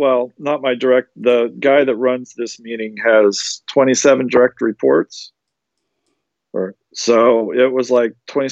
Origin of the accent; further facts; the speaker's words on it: United States; I'm an American and we say things a little different.